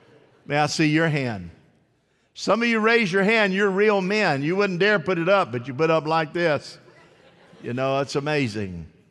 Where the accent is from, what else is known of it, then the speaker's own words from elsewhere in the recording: Winter Haven, Florida, United States; I'm from Winter Haven. I know right where it's at.